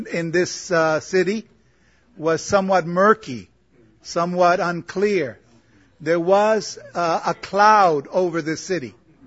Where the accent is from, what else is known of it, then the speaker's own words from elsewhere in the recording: Guelph, Ontario, Canada; born there; Physically, I was born in Guelph.